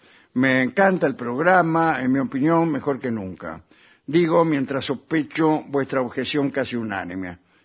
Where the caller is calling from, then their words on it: Monte Grande, Buenos Aires Province, Argentina; de Monte Grande.